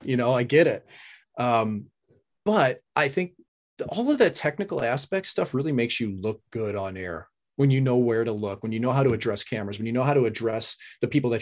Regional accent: St. Louis, Missouri, United States; Like, I was from St. Louis. No one had ever made the NHL from here.

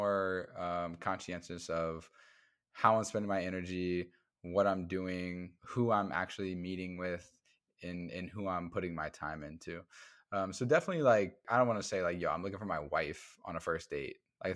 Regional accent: Midwest, United States; Like, I'm from the Midwest. Like, we, you know, are pretty simple people.

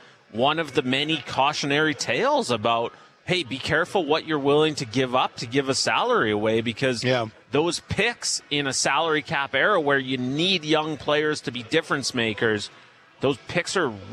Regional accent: Cochrane, Alberta, Canada; my hometown of Cochrane

